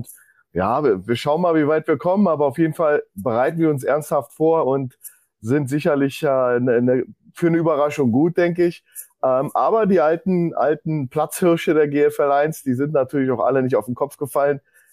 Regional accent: Berlin, Germany; now in Hildesheim, Germany; Aus Berlin. Ich sitze aber in Hildesheim.

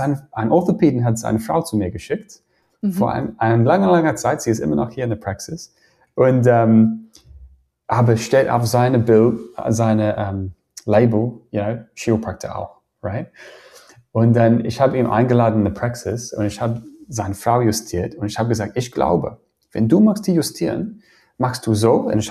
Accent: New Zealand; German is a second language; moved away as an adult; now in Germany; weil ich war aus Neuseeland.

